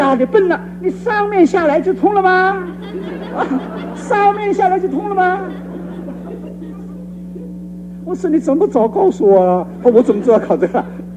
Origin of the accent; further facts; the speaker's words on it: Guangdong, China; also born or lived in Nanjing; 我刚刚讲我是广东人，但是我小学的时候我是在南京读的。我的父亲因为在省行政院做工，所以就搬到南京去。